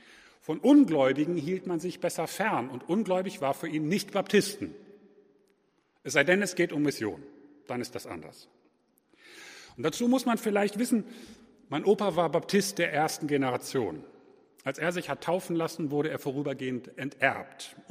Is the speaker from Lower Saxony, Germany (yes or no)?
yes; Hanover, Lower Saxony, Germany; die vermutlich nicht nur in Hannover, wo ich aufgewachsen bin, sondern vermutlich auch in Oldenburg hier und da gepredigt wurden